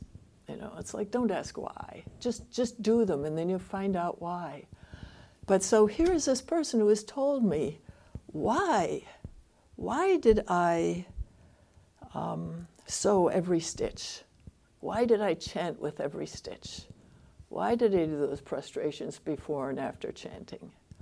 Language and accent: English; United States; But as an American, I have to listen to other cultures to understand this.